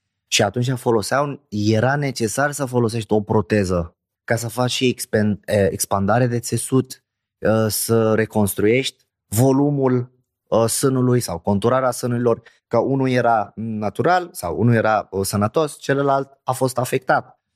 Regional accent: South Governorate, Lebanon; Romanian is a second language; Eu vin din Liban, din sud Libanului. E o zonă de un pic mai cu conflict.

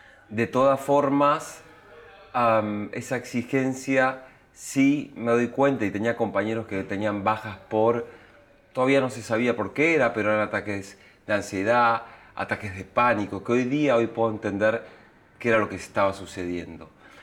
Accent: Argentina; soy argentino, tal vez se nota en mi acento.

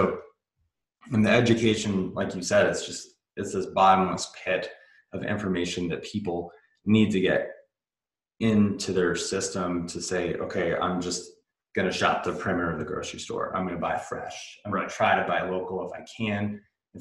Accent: Vermont, United States; And I grew up in Vermont, and you can drive around my hometown and there's a bunch of dairy farms.

